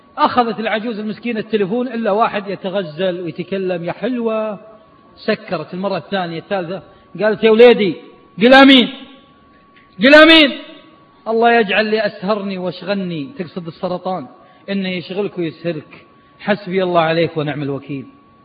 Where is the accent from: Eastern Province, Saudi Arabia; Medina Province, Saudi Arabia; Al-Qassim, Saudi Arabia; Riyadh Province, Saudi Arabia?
Riyadh Province, Saudi Arabia; Riyadh; واحد مرة طالع مع جيب طعس في التمام عندنا في الرياض في النفود